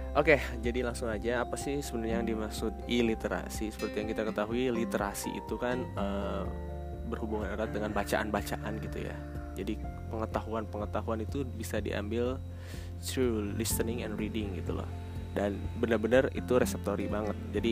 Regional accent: West Java, Indonesia; first language su; Indonesian is a second language; karena gue orang Sunda, misalkan gue menguasai bahasa Sunda of course. Kemudian yang kedua adalah gue menguasai bahasa Indonesia, that is our second language.

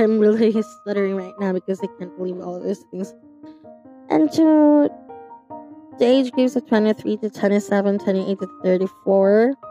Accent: Philippines; From the Philippines, my home country, we have 43%. Maraming salamat.

